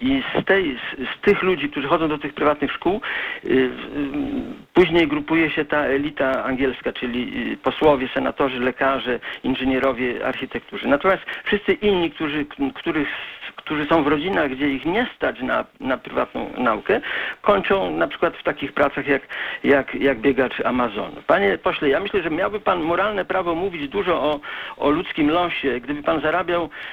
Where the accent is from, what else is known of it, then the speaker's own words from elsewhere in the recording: Poznań, Greater Poland Voivodeship, Poland; ja obserwuję pana od samego początku, jestem też z Poznania